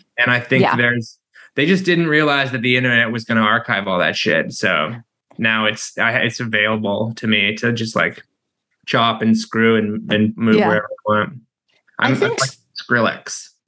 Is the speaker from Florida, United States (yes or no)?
no; Colorado, United States; I'm from Colorado. I grew up there, and it's been dry as a fucking bone for 20 years already.